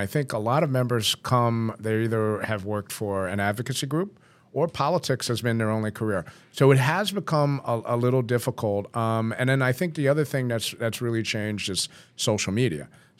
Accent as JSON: {"language": "English", "town": "Albany", "region": "New York", "country": "United States", "said": "I mean, I'm from Albany, and even Albany is starting to see that uptick"}